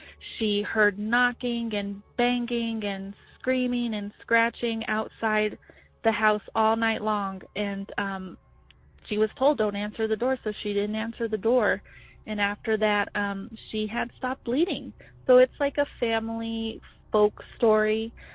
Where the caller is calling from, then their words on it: Denver, Colorado, United States; Hi, Jenny and Tony. … I'm calling from Denver.